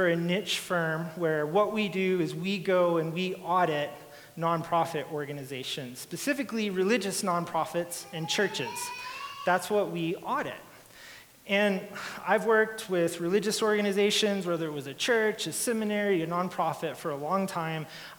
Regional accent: Albuquerque, New Mexico, United States; I grew up in Albuquerque, New Mexico.

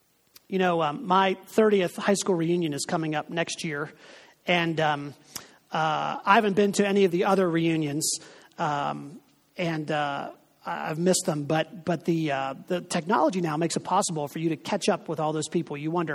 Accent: Pittsburgh, Pennsylvania, United States; born there; I was born in Booth Memorial Hospital in Pittsburgh, Pennsylvania. It's a Salvation Army hospital for unwed mothers. I was born there in 1963.

